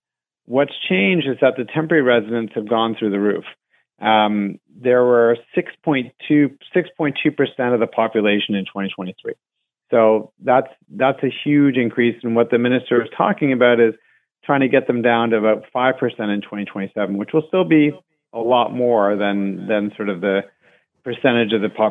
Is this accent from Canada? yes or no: yes; Hamilton, Ontario, Canada; I'm very well, and it's always nice to talk to somebody from my hometown.